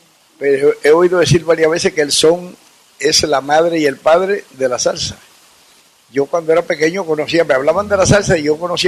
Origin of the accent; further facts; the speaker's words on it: Santiago de Cuba, Cuba; un músico santiaguero, un sonero, un cubano músico